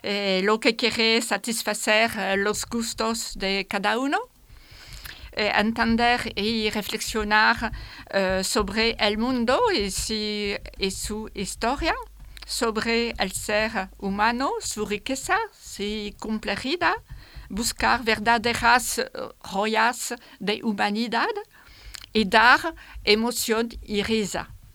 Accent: Paris, Île-de-France, France; Spanish is a second language; Ah, estoy de París.

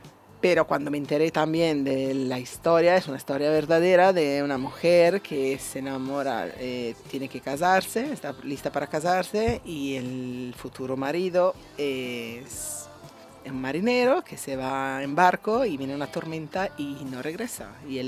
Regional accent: Italy; Spanish is a second language; moved away as an adult; que me quería regresar a Italia, más que nada porque no sabía ni una palabra de castellano, me encontraba muy sola, con 19 años y me pasaba esto.

